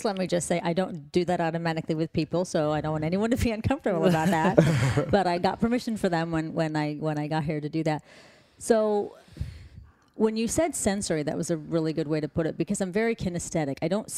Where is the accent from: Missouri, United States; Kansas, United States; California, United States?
Kansas, United States; Wichita; I am originally from Wichita, Kansas, actually, and from a Middle Eastern family, went to Catholic schools, your typical Midwestern upbringing.